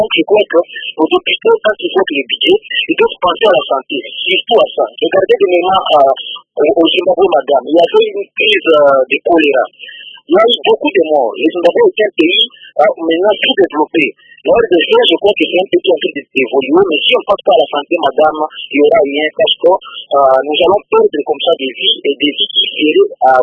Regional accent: DR Congo; ici, chez nous, au Congo

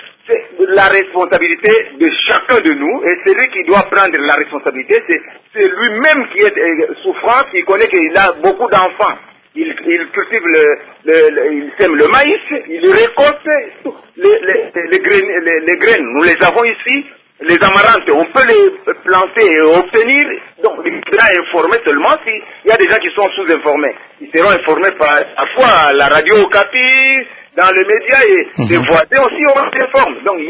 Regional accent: Kongolo, Tanganyika, DR Congo; je suis arrivé en 1995. Donc, à Kinshasa, il y a à Paris, je viens de Congolo, au nord Katanga.

